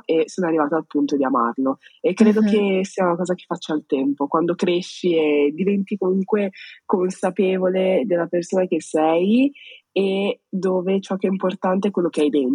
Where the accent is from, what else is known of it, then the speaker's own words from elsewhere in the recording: Veneto, Italy; moved away; io me ne sono andata dal Veneto odiando i veneti